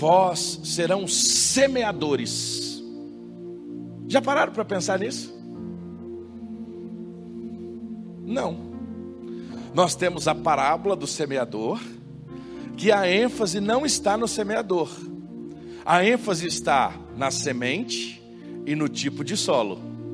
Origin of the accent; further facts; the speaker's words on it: Minas Gerais, Brazil; Quando eu era criança, irmãos, eu venho lá do interior de Minas, lá das Minas Gerais